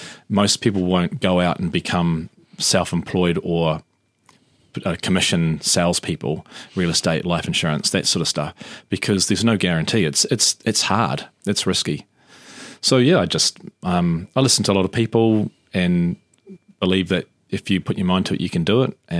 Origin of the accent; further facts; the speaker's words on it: Manurewa, Auckland, New Zealand; Middlemore, National Women's, the old National Women's Hospital in Green Lane. So I'm an Aucklander. Both my parents are from South Island. Mum's from Christchurch, dad's from Greymouth. Manurewa, grew up primarily in Manurewa, Hill Park in Manure